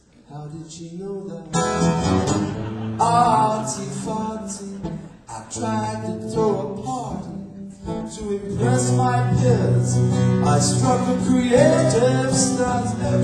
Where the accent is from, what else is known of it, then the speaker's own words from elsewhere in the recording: London, United Kingdom; He came from South London. What's wrong with that? We came from North London.